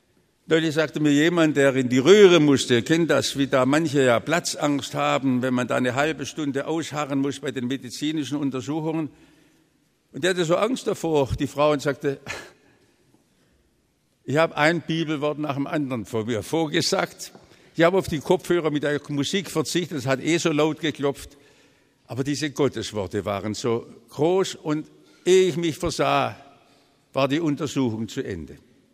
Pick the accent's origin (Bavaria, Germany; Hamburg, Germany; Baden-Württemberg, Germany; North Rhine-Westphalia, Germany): Baden-Württemberg, Germany; Aber wir aus der Erweckungsbewegung hier in Schwaben, besonders wo ich herkomme, aus dem württembergischen Pietismus, wir haben ja so Glaubensväter.